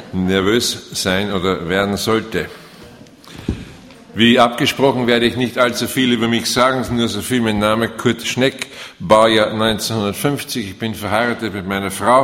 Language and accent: German; Austria; accent: Austrian; Von meinem Dialekt spreche ich eigentlich nicht, denke ich, aber von meiner eingefärbten Hochdeutsch ist das Österreichisch ganz klar, denke ich, herauszuhören.